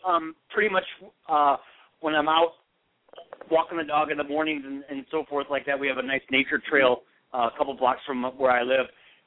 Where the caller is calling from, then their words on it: Michigan, United States; I'm calling from Michigan.